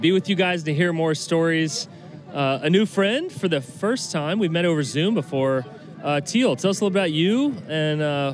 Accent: Colorado, United States; Colorado.

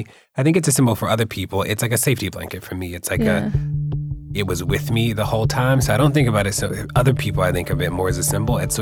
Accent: Baltimore, Maryland, United States; I grew up in Baltimore.

